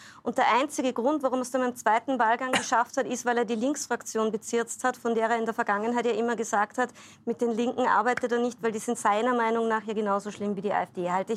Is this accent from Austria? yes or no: yes; Austria; Ich als Österreicherin kann ja aus Erfahrung schon berichten